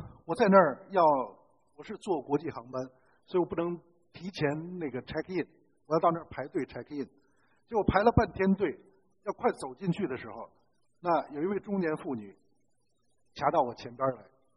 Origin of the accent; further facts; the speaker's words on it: Tianjin, China; 这个你们知道我是天津人啊，我们天津人有个说法